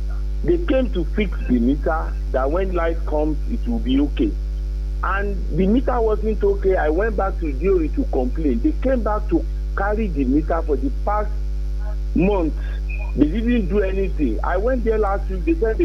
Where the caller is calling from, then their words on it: Adigbe, Ogun, Nigeria; I'm calling from Adigbe.